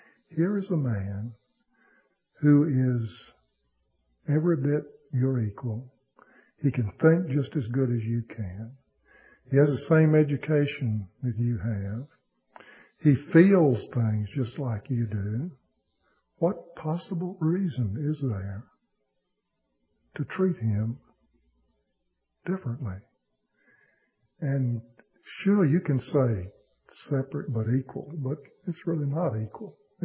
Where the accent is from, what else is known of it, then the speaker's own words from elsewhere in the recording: Mississippi, United States; what I went through growing up in Mississippi.